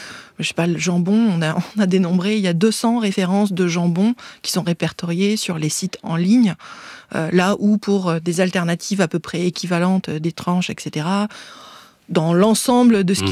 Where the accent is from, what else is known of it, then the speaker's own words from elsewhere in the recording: Nancy, Grand Est, France; born there; Oui, je suis née à Nancy, dans une famille...